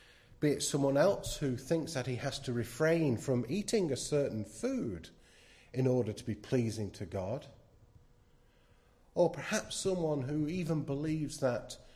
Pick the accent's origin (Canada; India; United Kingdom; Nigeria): United Kingdom; England; Oh, I'm an Englishman.